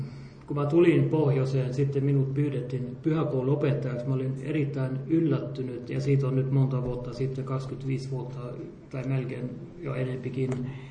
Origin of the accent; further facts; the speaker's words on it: Hultafors, Västra Götaland, Sweden; also born or lived in Östersund; No, mä olen syntynyt Östersundissa, mutta Hultafors, Purosin ja Göteborgin välissä, se on mun kotipaikka. Minun vanhemmat olivat molemmat siellä töissä monta vuotta ja mä olen koko lapsuuden ja nuoruuden ollut niin kuin siellä sitten.